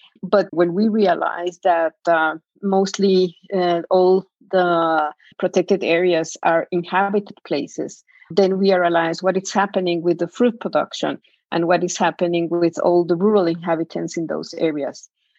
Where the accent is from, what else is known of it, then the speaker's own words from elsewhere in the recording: Mexico; English is a second language; I am from Mexico.